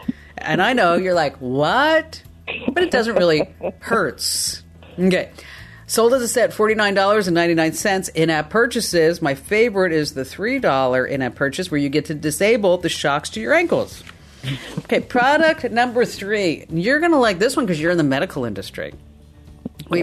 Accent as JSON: {"language": "English", "region": "New Jersey", "country": "United States", "said": "All right, so here, because you're from New Jersey and I'm from New Jersey, I want you to pronounce this word."}